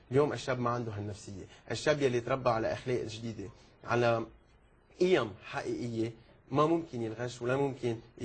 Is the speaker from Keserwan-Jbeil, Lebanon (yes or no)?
no; Beirut, Beirut Governorate, Lebanon; أنا ولدت ببيروت، كبرت فيها، تربيت فيها، درست ببيروت، تعرفت على أهالي بيروت وعلى أهلي في بيروت بالأشرفية برمال وبالصيفي